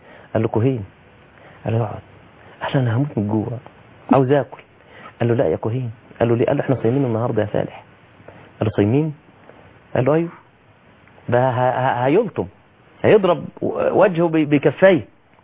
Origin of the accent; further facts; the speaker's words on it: Egypt; عندنا في مصر